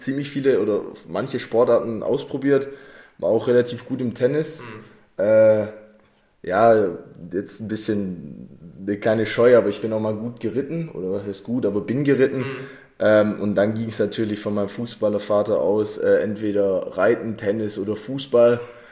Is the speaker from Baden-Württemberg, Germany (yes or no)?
yes; Oberjesingen, Baden-Württemberg, Germany; Gebürtig bin ich aus Oberjesingen, bin da ich aufgewachsen und wohne da immer noch.